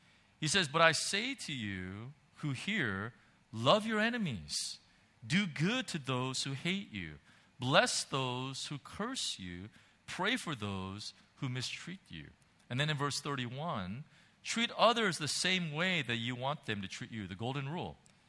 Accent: United States; I mean, you know, I'm an American, you know, and stuff.

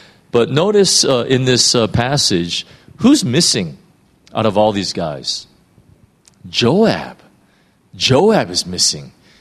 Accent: California, United States; Like when we say, you know, as a Californian, oh man, I wish I had some In-N-Out right now.

